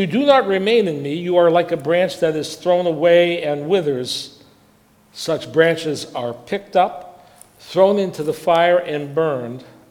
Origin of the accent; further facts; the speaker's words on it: Lawrence, Massachusetts, United States; When I was a young man growing up in Lawrence, Massachusetts